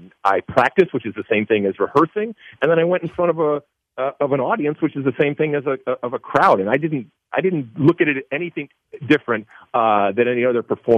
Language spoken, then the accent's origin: English; Michigan, United States; And look, I grew up in Michigan. The law is you got to play hockey